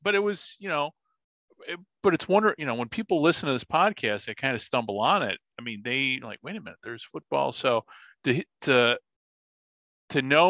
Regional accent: Midwest, United States; where I grew up in the Midwest, I mean, semi-league pro leagues come and go

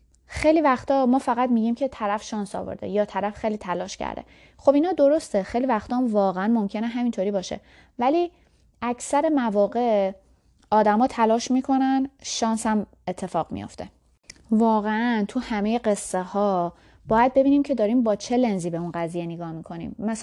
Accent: Iran; born there; من که تو ایران دنیا اومدم

